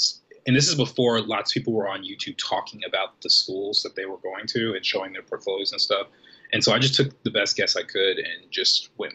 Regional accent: Los Angeles, California, United States; There happened to be one near my hometown. I'm from LA, and so there's one not too far away.

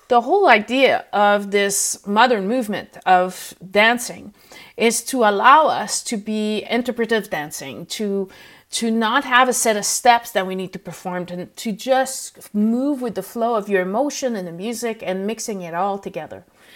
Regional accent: Canada; I'm French Canadian, so there's a certain type of music that reminds me of home immediately.

